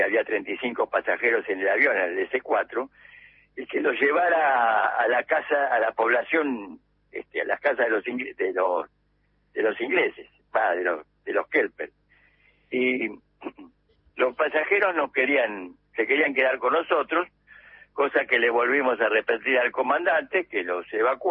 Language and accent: Spanish; Argentina; Era lo que teníamos que hacer como argentinos, como jóvenes argentinos.